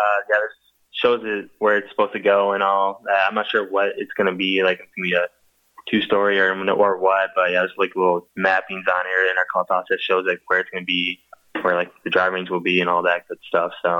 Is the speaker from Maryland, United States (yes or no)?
no; Geneva, Illinois, United States; because I grew up here in Geneva.